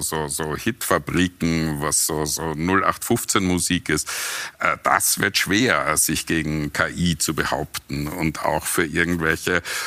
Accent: Austria; unserer Identität als Österreicher

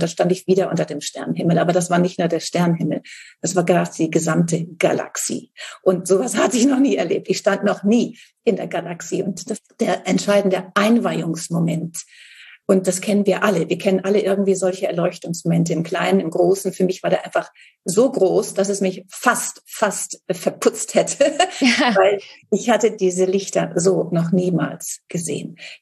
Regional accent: Northern Germany, Germany; ich bin auf einem Bauernhof aufgewachsen in Norddeutschland

